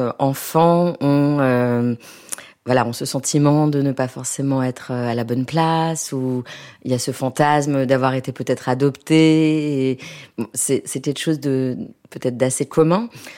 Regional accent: Nice, Provence-Alpes-Côte d'Azur, France; born there; first language French; Je suis née à Nice au début des années 70, donc ma langue maternelle est le français. Mon premier paysage a été la mer

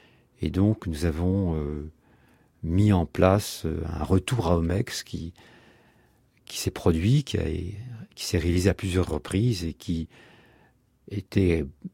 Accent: Nouvelle-Aquitaine, France; first language Béarnais; French is a second language; Béarnais, mais je ne suis pas loin. La vallée de Betsoker est juste à côté. Donc je garde les vaches à 4 ans dans la montagne, à 3 ans, je parle béarnais.

